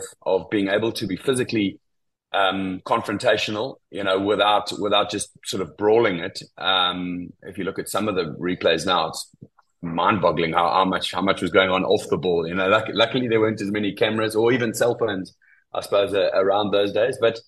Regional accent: South Africa; As a South African public, we put quite a lot of pressure on the players and the representatives of the country.

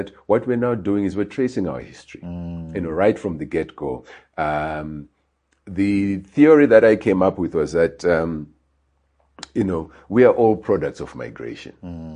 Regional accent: Highfield, Harare, Zimbabwe; moved away; You know, I was born in Highfield. I grew up in Highfield, and I only left in Fio.

